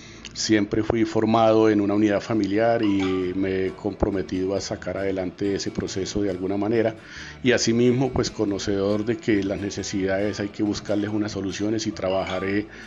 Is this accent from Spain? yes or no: no; Tolima, Colombia; que nosotros, el sur del Tolima, también es de este país, que también somos colombianos